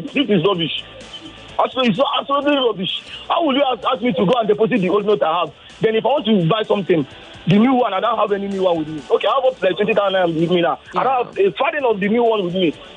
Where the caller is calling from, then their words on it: Orile, Lagos, Nigeria; I'm calling from Orile.